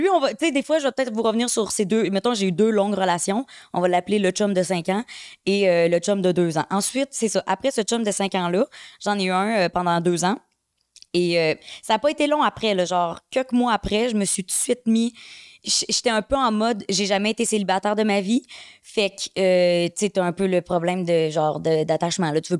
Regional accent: Quebec, Canada; now in Montreal, Canada; puisque je suis originaire de la Beauce.

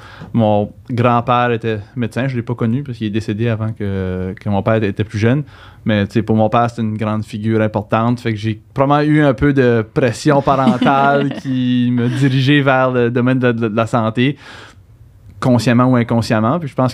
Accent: New Brunswick, Canada; Je viens du Nouveau-Brunswick, donc pour ceux qui ont vu, qui n'ont pas reconnu l'accent initialement.

